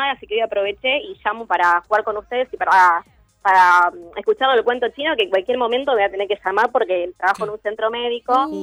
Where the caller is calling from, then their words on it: Caballito, Buenos Aires, Argentina; De Caballito.